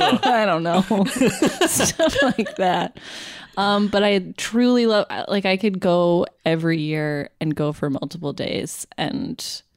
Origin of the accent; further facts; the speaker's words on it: Minnesota, United States; I'm from Minnesota, and I recently went home to, and went to the Minnesota State Fair.